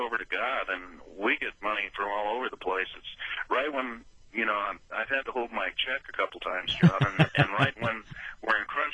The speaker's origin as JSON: {"language": "English", "town": "Los Angeles", "region": "California", "country": "United States", "said": "I'm from Southern California in Los Angeles."}